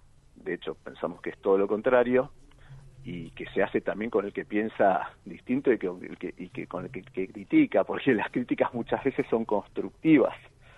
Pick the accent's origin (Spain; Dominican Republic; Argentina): Argentina; creemos que nos va a llevar a un mejor lugar como argentinos